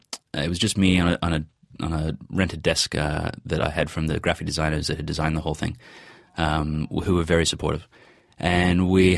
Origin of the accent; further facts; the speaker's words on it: New York, United States; We grew up in New York. He was working on Wall Street there.